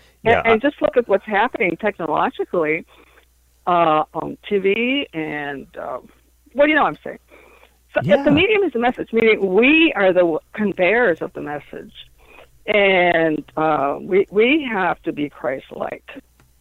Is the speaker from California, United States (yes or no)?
yes; California, United States; 30 years ago, I grew up in California.